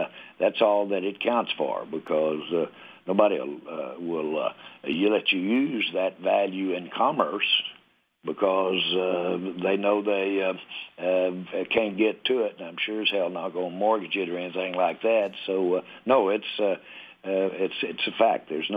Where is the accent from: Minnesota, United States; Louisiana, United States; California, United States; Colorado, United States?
California, United States; Los Angeles; born there; But I was born in Los Angeles, and that is an attractive part of the world out there.